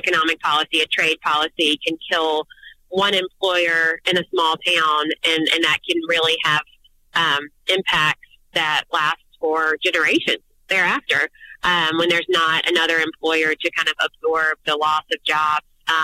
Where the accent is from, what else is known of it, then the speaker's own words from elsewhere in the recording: Alabama, United States; growing up in Monroe County, you know, Mobile was always kind of seen as the key to our future out in the country.